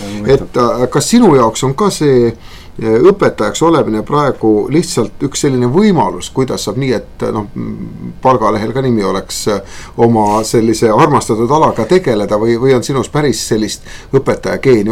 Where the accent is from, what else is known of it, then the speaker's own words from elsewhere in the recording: Paide, Järva County, Estonia; sa oled Paides meie kodulinnas muutunud selles mõttes oluliseks inimeseks